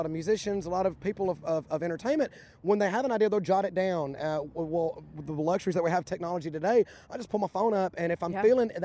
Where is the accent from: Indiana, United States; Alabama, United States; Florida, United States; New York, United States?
Alabama, United States; Southside; grew up in a little community called Southside, Alabama. It was a river, okay. little riverside community there on the Coosa River.